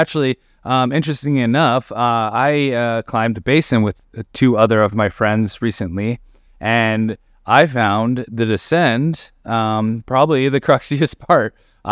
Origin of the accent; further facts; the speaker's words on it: Indiana, United States; now in California, United States; I'm from Indiana. I know about 85% humidity. Y'all Californians are lucky.